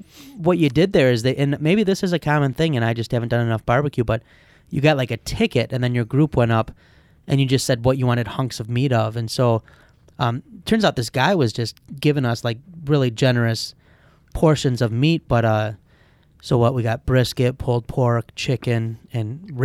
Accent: Midwest, United States; I'm a Midwesterner, I think. I like Detroit. I like Milwaukee.

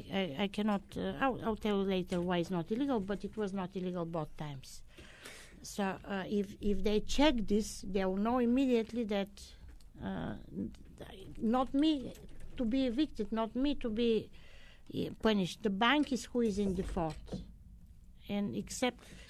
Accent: Bulgaria; born there; English is a second language; I was born in Bulgaria, which is in north of Greece, in southeastern Europe.

